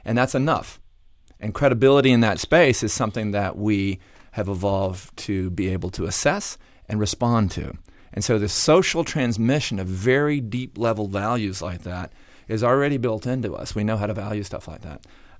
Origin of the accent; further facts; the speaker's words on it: Atlanta, Georgia, United States; accent: Georgia; I'm from Atlanta. And although I've lost much of my liquid Georgia accent, it doesn't help.